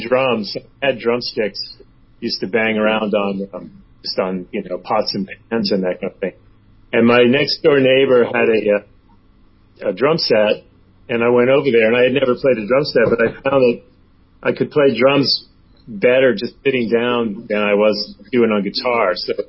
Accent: New York, United States; we lived in New York. I was born in New York.

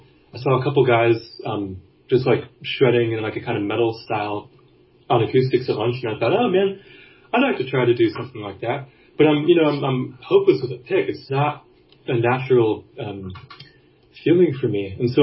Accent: Houston, Texas, United States; I'm from Houston, Texas. You can maybe hear it in my voice.

